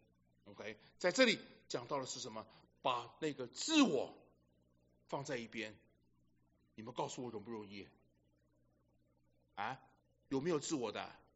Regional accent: China; 我们中国人讲五子登科嘛

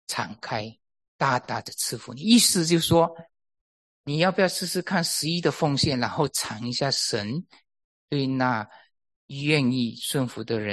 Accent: China; 我们中国人讲话都比较委婉一点，帮助不大，不敢说神恨我们。

